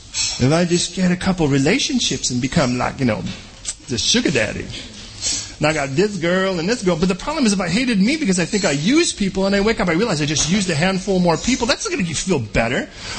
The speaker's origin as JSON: {"language": "English", "country": "United States", "said": "pardon me for this, I'm an American."}